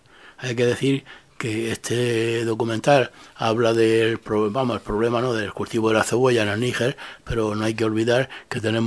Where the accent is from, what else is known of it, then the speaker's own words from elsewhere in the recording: Region of Murcia, Spain; yo como murciano le traje simientes autóctonas de la región